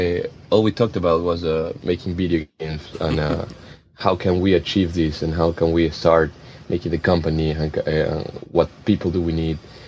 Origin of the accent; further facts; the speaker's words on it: Ecuador; We are from Ecuador. I am from Ecuador. Yeah. So in Ecuador, there's no industry.